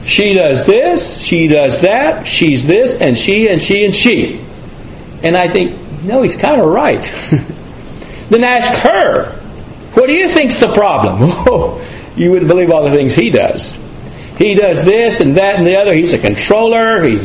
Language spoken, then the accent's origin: English; the South, United States; accent: Southern US; But I think if down south, and you can tell from my accent that that's where I'm from.